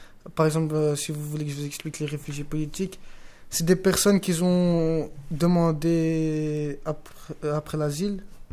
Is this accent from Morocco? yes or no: yes; Morocco; now in Belgium; j'irai au Maroc, vu que je suis originaire du Maroc.